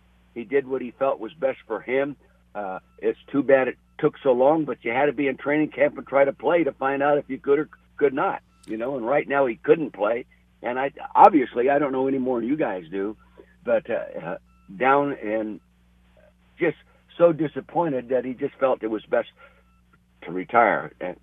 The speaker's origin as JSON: {"language": "English", "town": "Calistoga", "region": "California", "country": "United States", "tie": "born or raised there", "said": "Yes, I grew up right here in Calistoga. Right now where I'm sitting, I'm a half a block away from where I was born in my great-grandfather's home."}